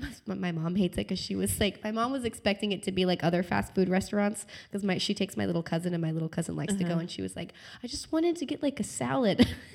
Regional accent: Oregon, United States; Well, so now Medford, which is the town that's right next to my hometown, yes. Medford has an In-N-Out Burger.

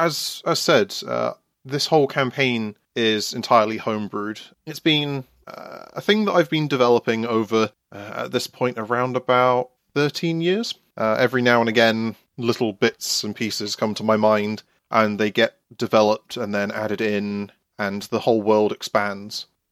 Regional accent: Scotland, United Kingdom; now in Southampton, United Kingdom; And I'm originally from the Shetland Islands, but I've been living in Southampton while at uni.

